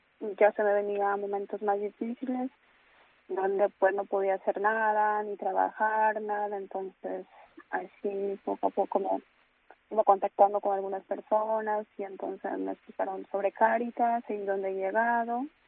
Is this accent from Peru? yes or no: yes; Peru; now in Palencia, Spain; yo me vine sola de Perú.